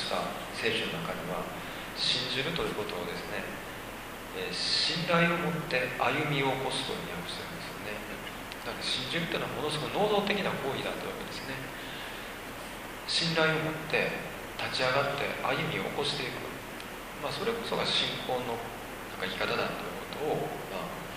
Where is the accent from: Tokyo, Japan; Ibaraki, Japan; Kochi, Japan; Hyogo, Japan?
Hyogo, Japan; Kobe; 自分自身は神戸出身ですが、神戸に帰るのがあんま好きじゃないんですね。